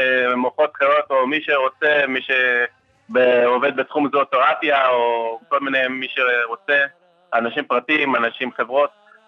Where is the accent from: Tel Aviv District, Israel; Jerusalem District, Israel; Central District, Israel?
Central District, Israel; Rehovot; כן, אני מרחובות